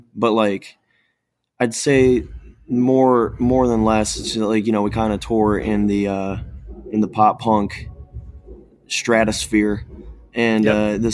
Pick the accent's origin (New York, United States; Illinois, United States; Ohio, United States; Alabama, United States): Ohio, United States; Cleveland; So like growing up in Cleveland, I definitely came into things a bit more on, you know, the more hardcore end of things.